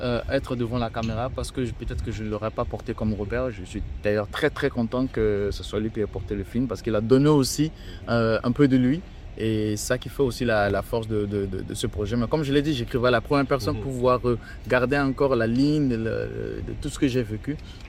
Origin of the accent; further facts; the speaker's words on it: Central African Republic; Parce que moi, je viens d'un pays, la République centrafricaine, où je suis originaire du Congo